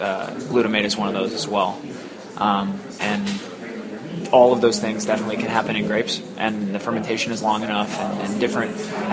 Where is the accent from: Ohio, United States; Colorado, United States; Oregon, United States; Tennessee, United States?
Colorado, United States; because I'm from Colorado